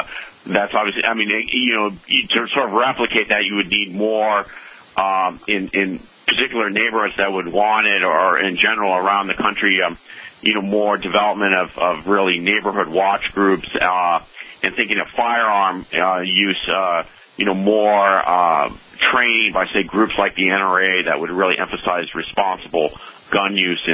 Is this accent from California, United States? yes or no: no; Minneapolis, Minnesota, United States; also born or lived in Northfield; where I used to grow up in Northfield, Minnesota. I grew up in Minneapolis